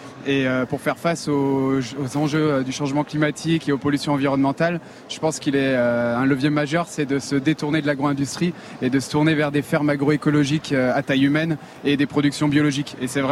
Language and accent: French; Auvergne-Rhône-Alpes, France; Je venais de l'Ain, dans le Bugey.